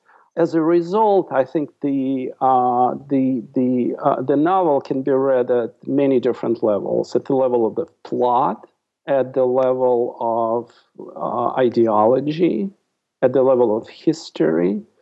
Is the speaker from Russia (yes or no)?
yes; Saint Petersburg, Russia; English is a second language; moved away as an adult; now in United States; I grew up in the Soviet Union. I came to the United States when I was 27 years old in 1983. So I came as an adult. I grew up in what was called Leningrad. Now it's St. Petersburg again.